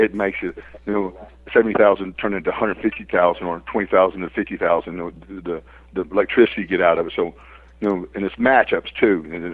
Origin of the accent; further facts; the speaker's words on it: Arkansas, United States; You know, I'm from Arkansas, and I don't know anybody, and I never knew there was wrestling outside of Memphis at this